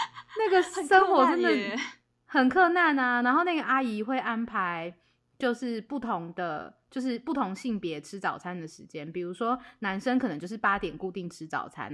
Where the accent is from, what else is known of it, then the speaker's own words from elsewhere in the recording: Taiwan; 然后我台湾人嘛